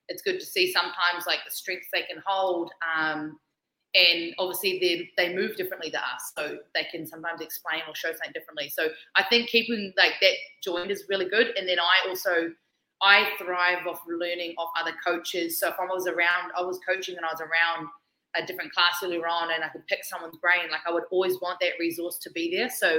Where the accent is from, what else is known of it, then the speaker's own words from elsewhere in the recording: New Zealand; Hey, sue me, I'm Kiwi. Talking English over here.